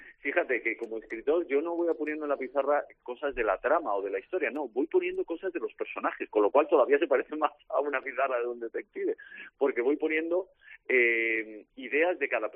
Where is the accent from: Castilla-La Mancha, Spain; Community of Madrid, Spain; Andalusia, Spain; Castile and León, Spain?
Community of Madrid, Spain; Madrid; en un barrio de Madrid, Carabanchel, es un barrio humilde, es mi barrio, el barrio donde yo nací, Carabanchel